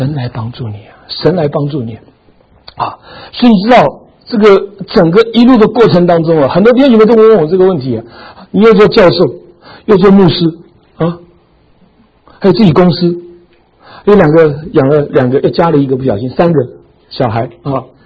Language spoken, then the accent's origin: Chinese; China; 你知道，特别我们中国人都是打乖乖牌的。